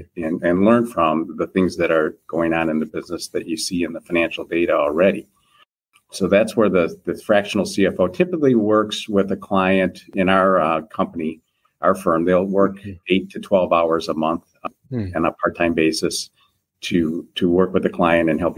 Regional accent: Detroit, Michigan, United States; So I started my career in where I grew up in Detroit, Michigan.

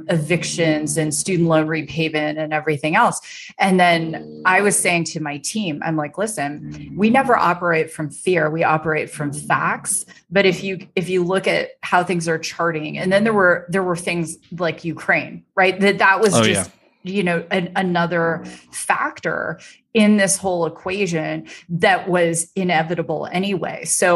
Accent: Canada; I'm from Canada

